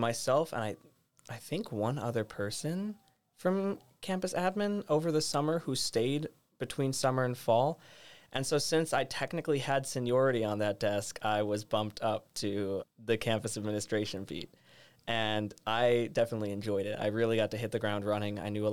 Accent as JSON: {"language": "English", "town": "Minneapolis", "region": "Minnesota", "country": "United States", "tie": "born or raised there", "said": "I'm a Minnesota native as well. I grew up in Minneapolis, Southwest Minneapolis."}